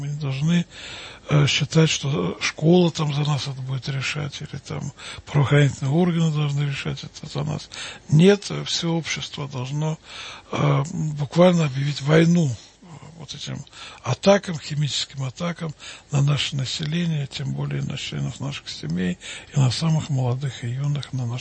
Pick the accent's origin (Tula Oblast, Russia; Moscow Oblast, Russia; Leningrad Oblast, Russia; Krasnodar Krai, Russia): Moscow Oblast, Russia; Orekhovo-Zuyevo; Я счастлив, что я вырос в Советском Союзе, в городе Орехово-Зуево.